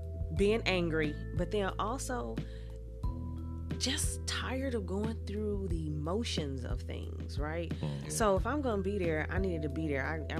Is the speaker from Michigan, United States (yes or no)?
yes; Detroit, Michigan, United States; I come from Detroit. We hustle. We get out there.